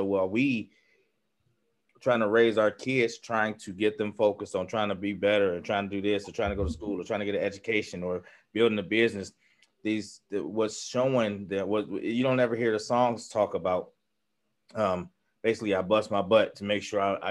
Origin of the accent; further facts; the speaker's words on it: Cleveland, Ohio, United States; you grew up in East Cleveland, I grew up on Huff.